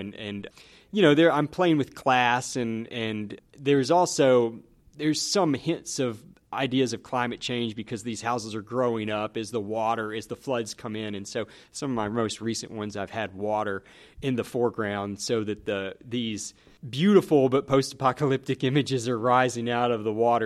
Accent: Newton, Mississippi, United States; I grew up in Newton, Mississippi, and I took art from a wonderful art teacher, Dottie Armstrong

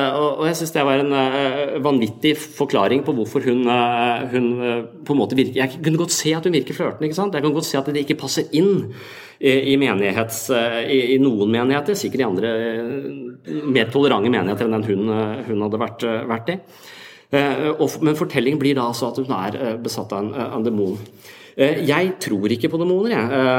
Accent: Tønsberg, Vestfold, Norway; I Tønsberg der jeg vokste opp, og jeg prøvde å snakke med jenter

